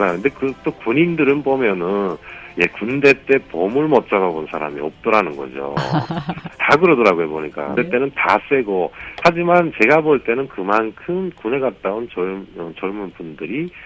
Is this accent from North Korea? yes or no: yes; North Korea; now in South Korea; 저는 사실 그 북한에 있을 때요.